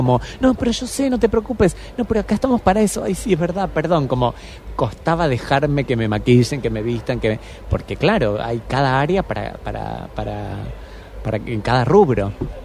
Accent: Pergamino, Buenos Aires Province, Argentina; moved away; Yo soy de Pergamino.

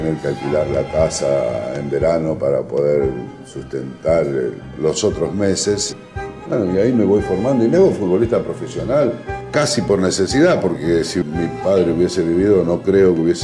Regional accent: Rosario, Santa Fe, Argentina; soy rosarino hasta la muerte y soy hincha de Rosario Central

